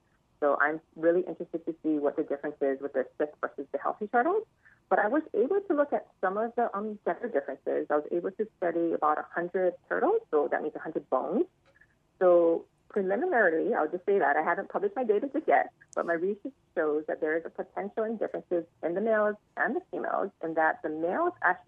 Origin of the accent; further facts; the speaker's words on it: Hawaii, United States; But also being born and raised in Oahu, I've always been fascinated by seeing the sea turtles swimming in the ocean.